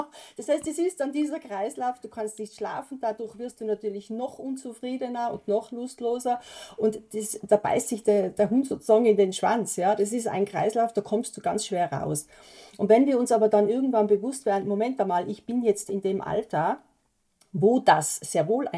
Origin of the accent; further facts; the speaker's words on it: Austria; Das ist also ein Modell, das es bei uns in Österreich so noch nicht gibt.